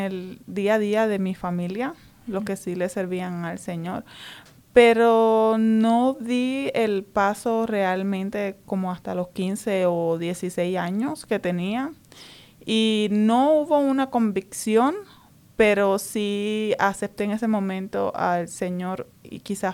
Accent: San Juan, Puerto Rico; Soy de Puerto Rico, San Juan, Puerto Rico.

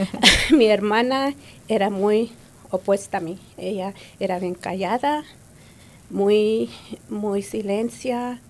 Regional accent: Texas, United States; born there; Yo soy nacida en el Valle de Texas, como decimos, en el Valley, y mis abuelos eran de Laredo, México, ajá, de Nuevo León y Tamaulipas.

